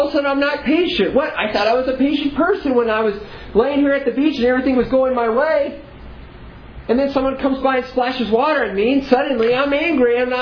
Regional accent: Nebraska, United States; I came from Nebraska. I should know this. I see cattle on a thousand hills all the time.

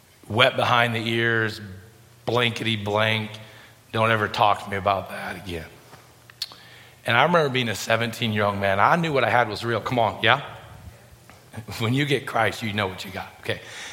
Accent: Illinois, United States; now in Michigan, United States; I grew up in Illinois, so I live in Michigan now, so yeah.

